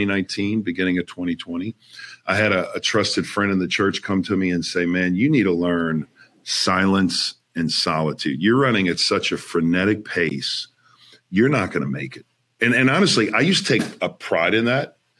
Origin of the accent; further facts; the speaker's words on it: New Orleans, Louisiana, United States; My hometown of New Orleans, everything.